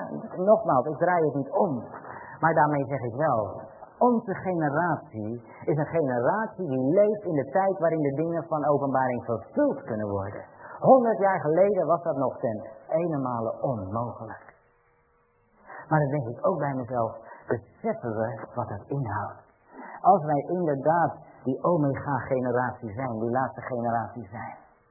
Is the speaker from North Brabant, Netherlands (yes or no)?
no; Haarlem, North Holland, Netherlands; Ik kom uit Haarlem vandaan en we hebben de oudste krant daar van Nederland.